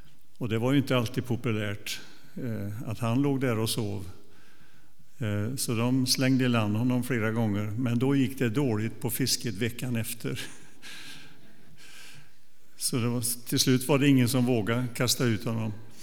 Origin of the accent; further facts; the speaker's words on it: Donsö, Västra Götaland County, Sweden; När jag växte upp på Donsö, där har ni hört många gånger vad det är jag växte upp